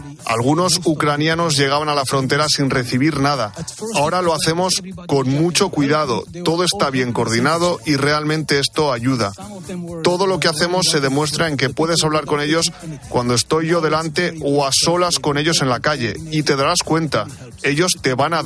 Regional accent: Romania; pero también como rumanos, como individuos, para ayudarles

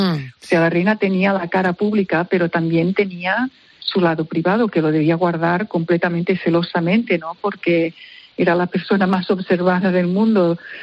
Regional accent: Spain; soy española

